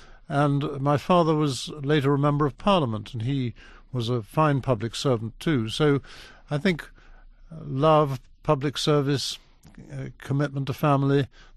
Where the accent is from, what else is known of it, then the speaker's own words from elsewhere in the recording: Dublin, Leinster, Ireland; born there; I was born in Dublin, Ireland, but I was born in the middle of the war.